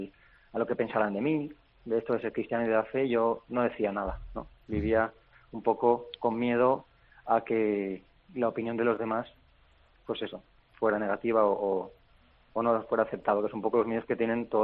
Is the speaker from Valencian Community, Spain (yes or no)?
yes; Gandia, Valencian Community, Spain; Yo soy, bueno, soy el mayor de tres hermanos, somos de Gandía. Y nada, he crecido siempre en una familia cristiana. Mis padres me han transmitido la fe desde pequeño